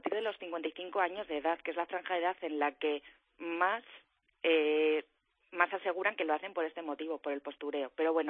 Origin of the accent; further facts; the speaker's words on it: Spain; los españoles somos los europeos que más autofotos nos sacamos.